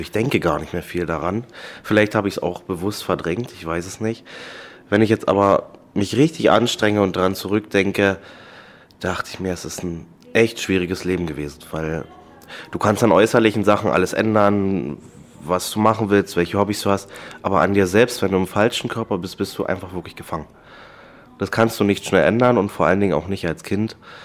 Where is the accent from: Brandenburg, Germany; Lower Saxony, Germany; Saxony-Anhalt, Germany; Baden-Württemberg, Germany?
Brandenburg, Germany; Senftenberg; ich komme aus Senftenberg, bin jetzt 25 Jahre alt